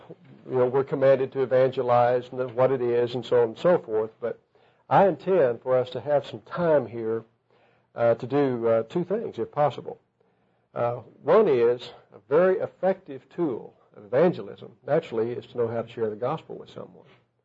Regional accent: Duncan, Oklahoma, United States; I'm from Duncan, Oklahoma.

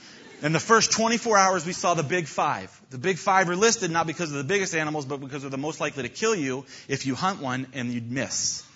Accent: Clearwater, Florida, United States; I grew up in Clearwater, Florida, just a little bit, maybe an hour away from there.

